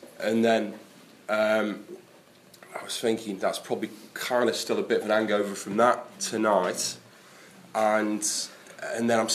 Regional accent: Stoke-on-Trent, West Midlands, United Kingdom; I'm from Stoke

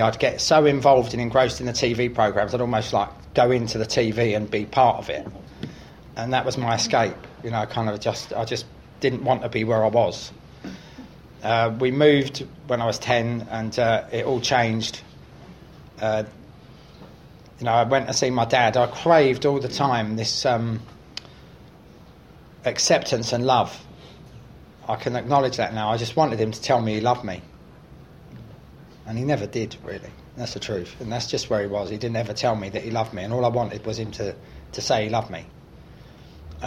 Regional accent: London, United Kingdom; I grew up in West London

